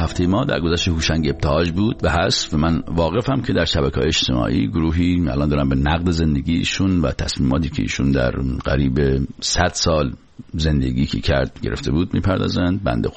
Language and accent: Persian; Iran; moved away as an adult; من تازه از ایران اومدم